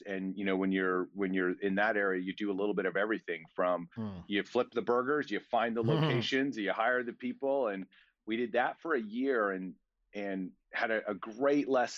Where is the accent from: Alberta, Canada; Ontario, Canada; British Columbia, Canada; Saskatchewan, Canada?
Alberta, Canada; also born or lived in England; now in United States; I grew up in Alberta, Canada, and have had the privilege of living in Canada. I've lived in the United States, in Las Vegas, Nevada, California. I now live in Pennsylvania. I've lived in England for 5 years